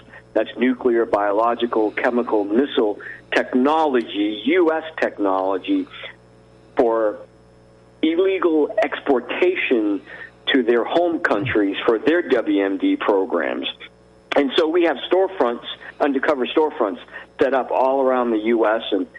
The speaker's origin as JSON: {"language": "English", "town": "New Bedford", "region": "Massachusetts", "country": "United States", "tie": "born or raised there", "said": "So I grew up in Massachusetts, New Bedford, Massachusetts, the whaling capital of the world at one time, on the south coast of Massachusetts. And, you know, a very blue-collar community."}